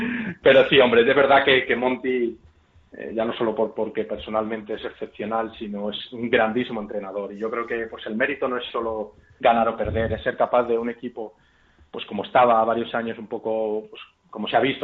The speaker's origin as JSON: {"language": "Spanish", "country": "Spain", "said": "Soy el primer español"}